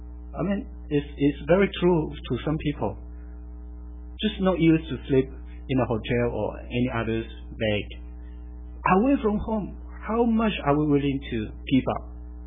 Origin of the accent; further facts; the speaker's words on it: Malaysia; I mean, I'm from Malaysia, so it's nothing new to me.